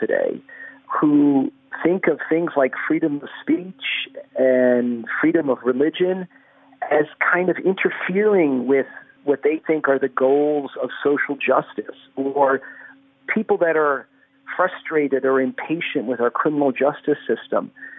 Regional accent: Nevada, United States; in my home state of Nevada

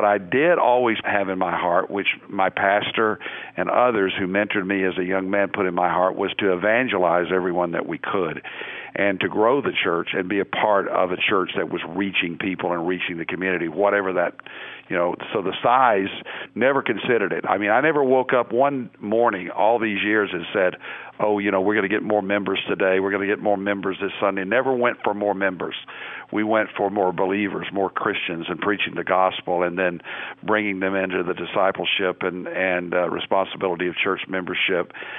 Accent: Conway, Arkansas, United States; born there; I mean, look, I was born in Conway, Arkansas, a little town outside of Little Rock

